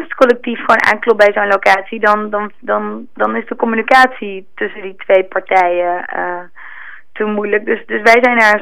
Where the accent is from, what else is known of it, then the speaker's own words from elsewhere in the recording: Amsterdam, North Holland, Netherlands; dat wij het helemaal niet weten als Amsterdammers